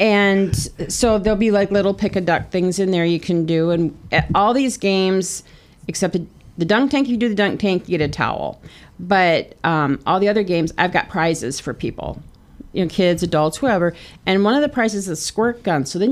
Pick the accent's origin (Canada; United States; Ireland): United States; Richland Center, Wisconsin; now in Viola, United States; I grew up around Richland Center. I live in Viola now